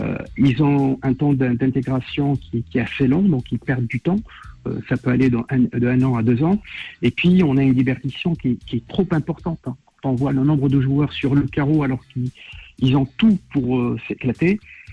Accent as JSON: {"language": "French", "town": "Algiers", "region": "Algiers Province", "country": "Algeria", "tie": "born or raised there", "moved": "as an adult", "said": "je suis né à Alger, j'ai vécu à Alger jusqu'à l'âge de 23 ans. Ma famille est en Algérie, donc c'est chez moi. Même si je connais personne, je connais tout le monde, c'est mes racines."}